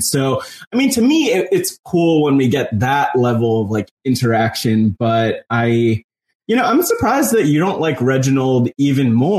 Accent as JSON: {"language": "English", "region": "New Jersey", "country": "United States", "tie": "born or raised there", "said": "growing up in North Jersey indie wrestling scene"}